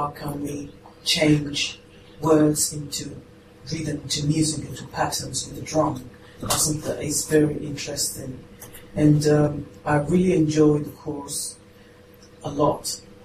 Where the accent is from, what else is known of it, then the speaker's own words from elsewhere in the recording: Spain; English is a second language; moved away as an adult; I was raised in Spain. I was from Spain, and I came to this country just with the idea of improving my English.